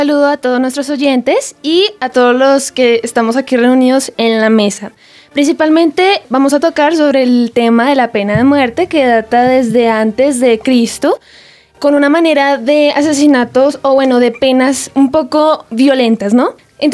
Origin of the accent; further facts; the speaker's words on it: Colombia; Y es una necesidad como enterarse como colombiano de este tipo de temas